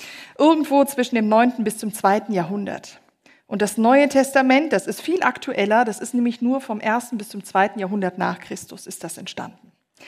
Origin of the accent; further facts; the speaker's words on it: Hesse, Germany; Boppelisse im Hessische, wo ich herkomme, ist Bobbelsche.